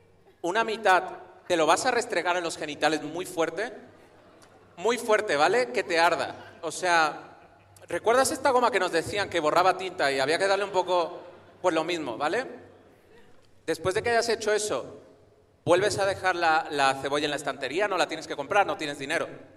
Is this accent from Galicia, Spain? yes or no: no; Tarragona, Catalonia, Spain; En Cataluña.